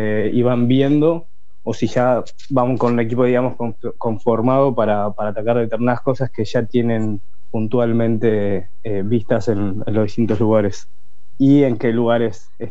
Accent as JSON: {"language": "Spanish", "region": "Buenos Aires", "country": "Argentina", "said": "de Buenos Aires."}